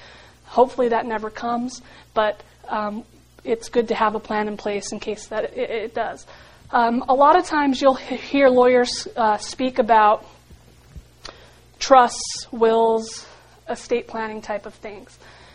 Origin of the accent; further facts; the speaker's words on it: St. George, Utah, United States; also born or lived in Las Vegas; I grew up here in St. George, went to Dixie High School, which is where I graduated from.